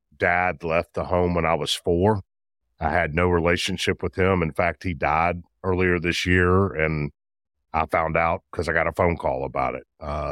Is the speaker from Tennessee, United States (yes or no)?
yes; Memphis, Tennessee, United States; So I'm a Memphis guy, born and bred in Memphis, grew up in Memphis. I'm 55 years old and I still live in Memphis.